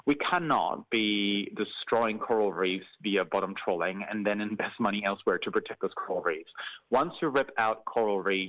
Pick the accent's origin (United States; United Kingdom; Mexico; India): Mexico; Look, I come from Mexico.